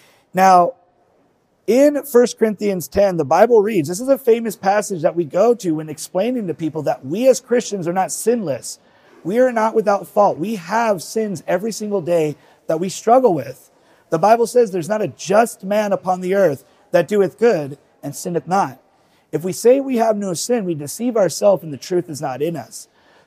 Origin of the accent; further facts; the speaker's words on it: Hawaii, United States; I'm from Hawaii, and in Hawaii, we all understand what a tiki is, right?